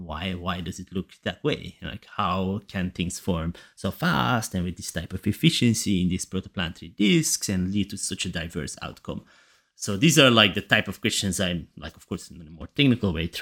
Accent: Belgium; I'm from Belgium

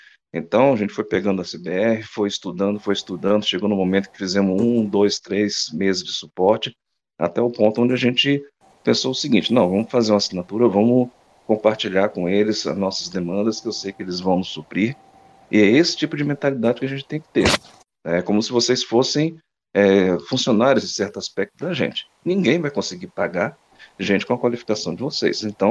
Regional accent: Brazil; Claro, eu sou brasileiro, mas eu vou citar aqui a expressão comum.

